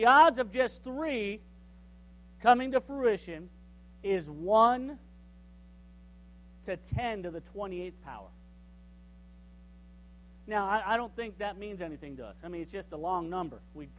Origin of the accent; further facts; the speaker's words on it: Southern United States, United States; also born or lived in Arkansas; I'm from the South, so, you know, we do. I don't know what y'all do up north, but in the South, anything that can burn and blow up is a firework